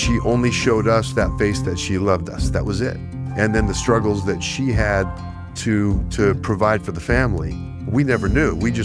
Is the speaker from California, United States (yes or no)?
yes; Sacramento, California, United States; I grew up in Sacramento, California, raised by a divorced mother of four. She was a school teacher.